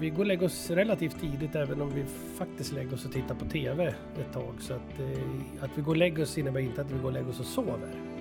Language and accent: Swedish; Sundsvall, Västernorrland County, Sweden; Jag är född i Sundsvall och jag bodde i Granlund, ett par mil från Bergsåker från början, och flyttade när jag var 3 år gammal till Tygelvägen 6C som ligger bara 200 meter från Bergsåkerstravet.